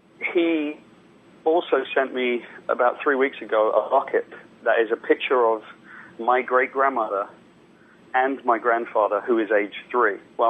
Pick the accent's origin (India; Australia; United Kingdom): United Kingdom; I'm obviously from Great Britain